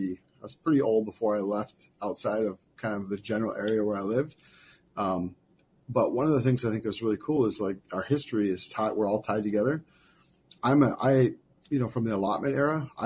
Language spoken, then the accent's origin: English; Cass Lake, Minnesota, United States; I grew up born and raised on Leech Lake, in a town called Cass Lake. Some of you might know it's about 4 hours north of the metro area.